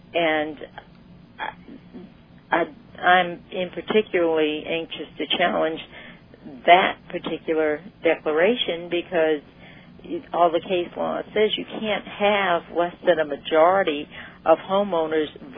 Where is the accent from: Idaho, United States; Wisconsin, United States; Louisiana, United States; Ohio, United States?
Louisiana, United States; I'm from Louisiana where dead people vote.